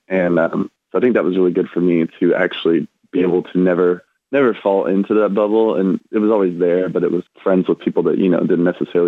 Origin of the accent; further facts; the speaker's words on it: Fort Worth, Texas, United States; Basically, I grew up in Fort Worth, Texas, for the most part.